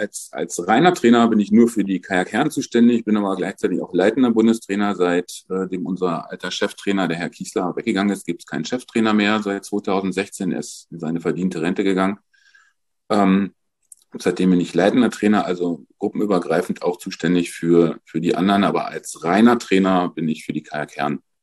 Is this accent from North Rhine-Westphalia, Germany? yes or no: yes; North Rhine-Westphalia, Germany; aus meiner alten Heimat, aus Nordrhein-Westfalen